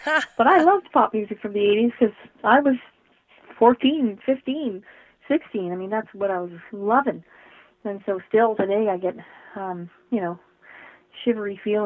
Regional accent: Nova Scotia, Canada; I grew up in Cape Breton Island, of course, and it's such a musical place, in particular fiddle music, and I grew up in the thick of that.

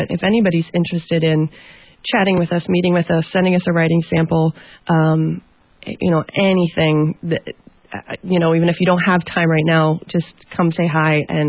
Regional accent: Midwest, United States; And I'm from the Midwest, so my experience was very unique and very strange.

